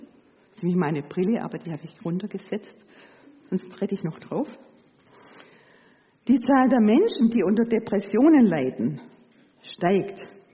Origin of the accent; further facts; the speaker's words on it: Swabia, Germany; Und das als Schwabe.